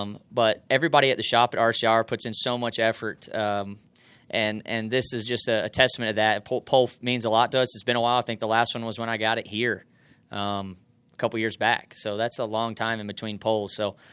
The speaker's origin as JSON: {"language": "English", "region": "Carolina", "country": "United States", "said": "I'm a Carolina boy from Carolina. I'm not choosing Carolina. I'm from Carolina."}